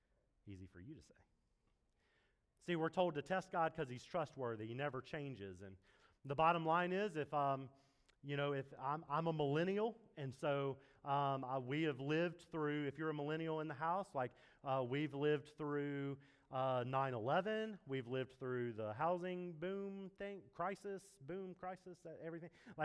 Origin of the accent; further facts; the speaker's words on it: the South, United States; Growing up in the South, we had to take the A something.